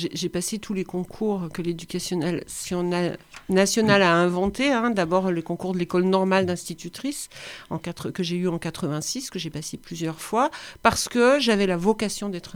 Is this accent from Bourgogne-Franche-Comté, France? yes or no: yes; Bourgogne-Franche-Comté, France; born there; Alors c'est vrai aussi que je suis née dans le Jura et que c'est aussi une terre d'immigration.